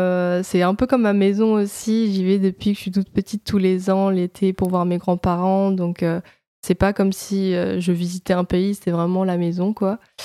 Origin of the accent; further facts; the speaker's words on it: Paris, Île-de-France, France; born there; j'ai 22 ans et je suis née à Paris et je suis d'origine chinoise.